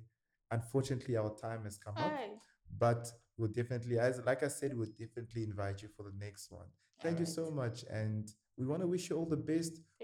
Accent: Western Cape, South Africa; The fact that growing up in the Western Cape, you know, we had the stigma or this notion of believing that math is hard, math is this, math.

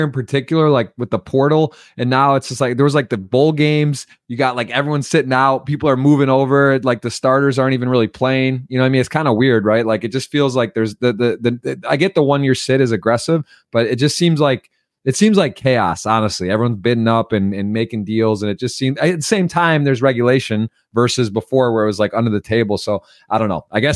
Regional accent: Ann Arbor, Michigan, United States; someone I'm born and raised in Ann Arbor, Michigan.

